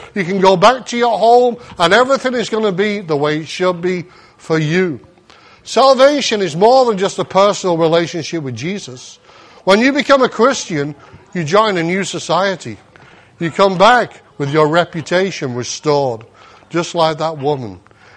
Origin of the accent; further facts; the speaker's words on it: United Kingdom; What? I'm British. These things don't happen in my country.